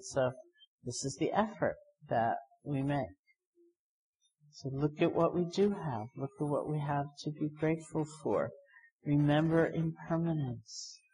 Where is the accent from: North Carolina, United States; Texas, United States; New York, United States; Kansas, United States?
New York, United States; in terms of my personal family and cultural conditioning, I am a New Yorker